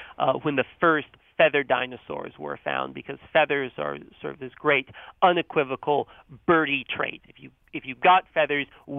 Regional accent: North Carolina, United States; born or raised there

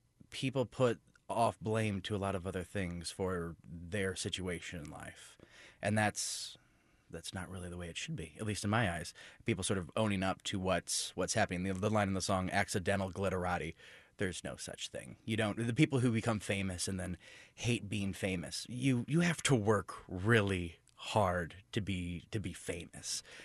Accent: St. Louis, Missouri, United States; moved away as an adult; now in Kansas City, United States; As mentioned, I'm from St. Louis. I lived there until I was nearly 21.

